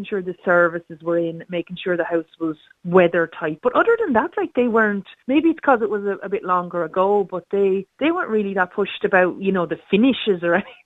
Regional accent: Leinster, Ireland; I'm from Wexford originally. And I mean, we all know Wexford prices are fairly expensive, especially up in the north of the county where I was from.

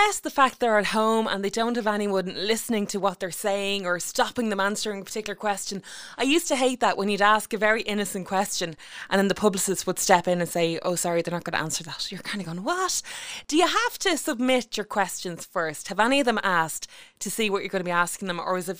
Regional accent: Ireland; it actually worked in my favour once being Irish, because there was a Christian Bale roundtable interview in Paris.

